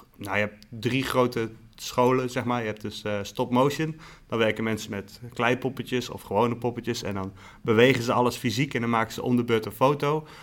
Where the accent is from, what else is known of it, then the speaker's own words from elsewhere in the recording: Breda, North Brabant, Netherlands; Nee, ik kom uit Breda.